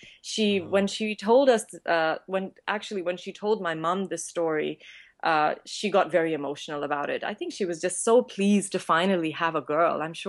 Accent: Pakistan; I'm a Pakistani with Afghan and Persian roots. I'm also Canadian.

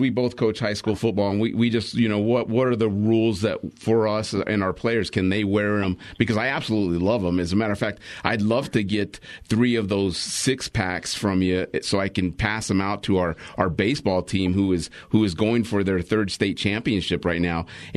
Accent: Wyoming, United States; So I can say the armpit of Wyoming because I'm from Wyoming.

